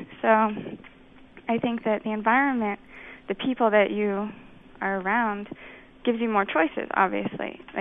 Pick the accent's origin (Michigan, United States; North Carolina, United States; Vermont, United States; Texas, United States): North Carolina, United States; moved away as an adult; now in New York, United States; I grew up in North Carolina as well, and I moved to New York 2 years ago.